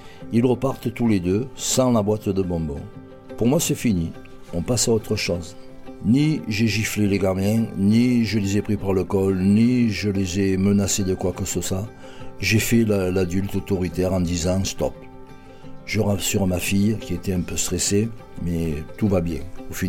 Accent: Marseille, Provence-Alpes-Côte d'Azur, France; Je suis un Marseillais de pure souche, je suis né dans le quartier de la Capelette en 1951

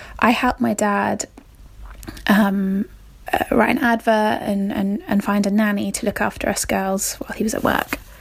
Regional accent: South West England, United Kingdom; I'm from Somerset in England.

